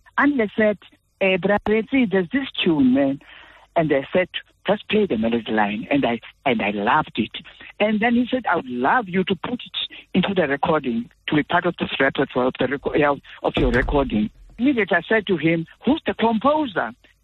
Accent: King William's Town, Eastern Cape, South Africa; on my mother's side, we grew up in King William's Town in Ginsberg location, the same group, Ginsberg location, where we stayed on the same street, Zawla Street.

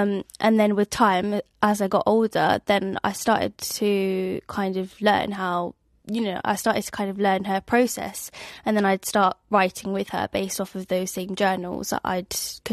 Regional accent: London, United Kingdom; from London. My songs are genre fluid and most importantly represent my neurodiversity. However, being a British Indian female on the spectrum, I am certainly in the minority and feel extremely underrepresented.

